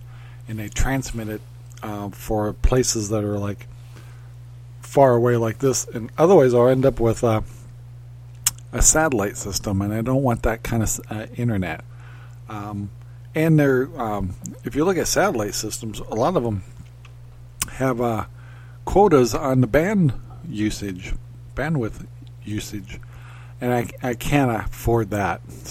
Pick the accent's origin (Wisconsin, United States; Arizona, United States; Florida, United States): Arizona, United States; I miss, well, I'm from Arizona, so I don't have to worry about heating, but I don't like the fact that I have to depend on propane.